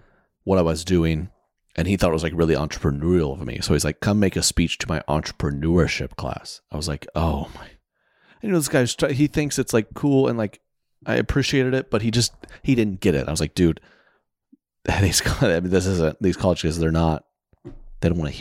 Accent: the South, United States; I'm from the South, right? So my grandparents, you got grandparents from the South.

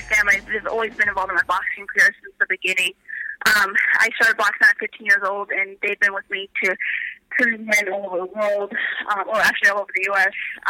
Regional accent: Idaho, United States; moved away; But yeah, I was born and raised in Idaho. No one would expect that. I was a big country girl.

